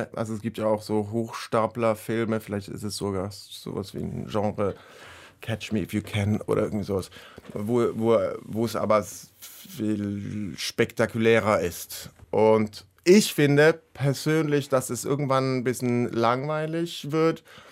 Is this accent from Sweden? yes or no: yes; Sweden; das ist länger her in Schweden, ich komme auch aus Schweden, 15 Jahre her